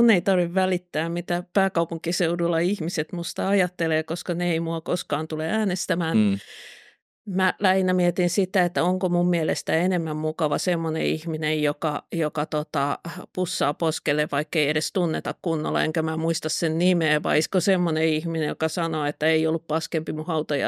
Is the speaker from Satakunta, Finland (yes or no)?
yes; Pori, Satakunta, Finland; mä olen Porista kotosi